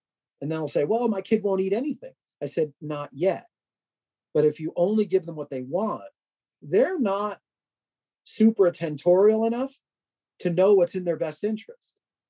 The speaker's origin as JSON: {"language": "English", "region": "New York", "country": "United States", "said": "And being a New Yorker and having the New York sense of humor and a little sarcasm and a little finesse, I have to do it."}